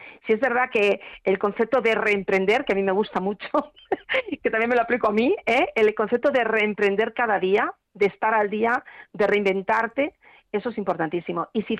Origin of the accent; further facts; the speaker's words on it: Madrid, Community of Madrid, Spain; somos muy resilientes los madrileños